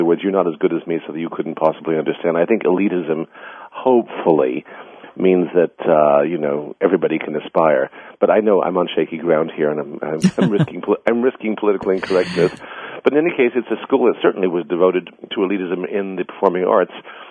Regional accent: White Plains, New York, United States; I'm from White Plains, New York, and I studied there at the Westchester Conservatory of Music.

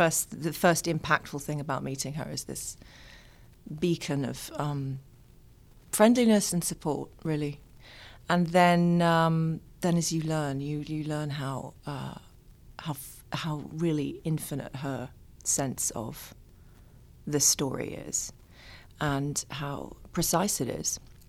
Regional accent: United Kingdom; moved away as an adult; And I am British myself, but I've lived here for 20 years.

